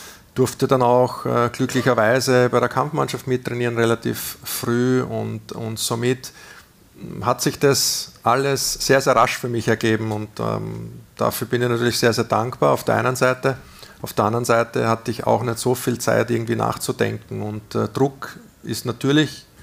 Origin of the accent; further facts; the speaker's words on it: Burgenland, Austria; Ich komme aus dem Burgenland, ja, bin stolzer Burgenländer, stolzer Familienvater, drei Kinder